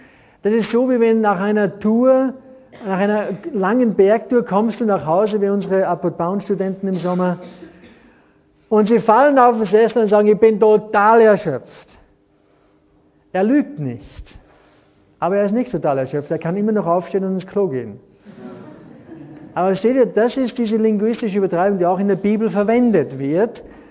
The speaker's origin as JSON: {"language": "German", "country": "Austria", "said": "Bei uns in Österreich extrem."}